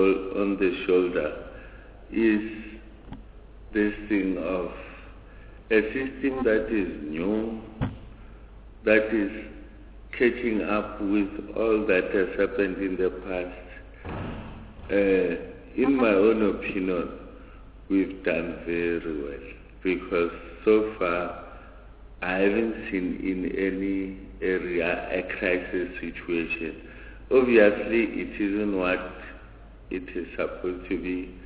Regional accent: South Africa; So for the first time, I think we can pat ourselves on the shoulder as South African.

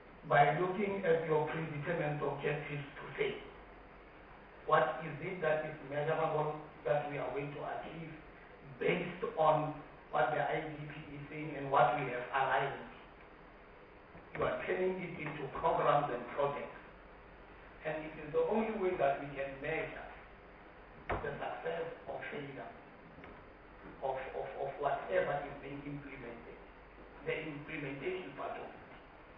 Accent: South Africa; being a South African citizen

